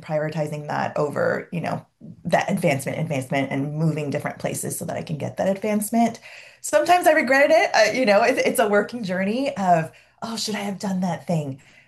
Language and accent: English; San Diego, California, United States; also born or lived in Bay Area; So I grew up in San Diego